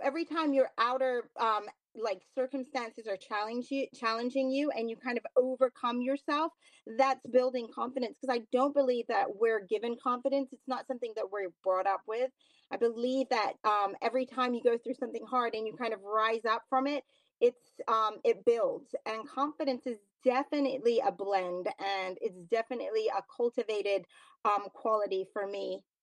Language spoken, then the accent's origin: English; Hong Kong; moved away as an adult; now in New York City, United States; I grew up in Hong Kong. And then I moved to New York City when I was after I graduated.